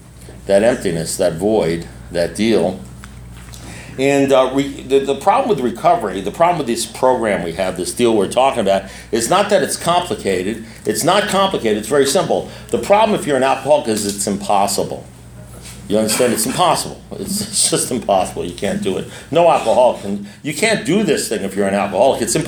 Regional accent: Great Neck, New York, United States; I was born in Great Neck, New York. I lived in New York for no particular reason why I'm an alcoholic, because I lived in New York.

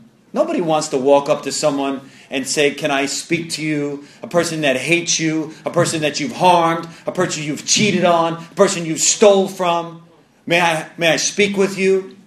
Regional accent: New York, United States; I'm Italian from Long Island.

